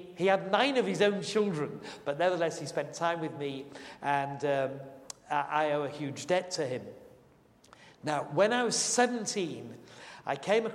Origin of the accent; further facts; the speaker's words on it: Yorkshire and the Humber, United Kingdom; born there; I was born in Yorkshire. Though my mother actually was from the Middle East, she was an Armenian.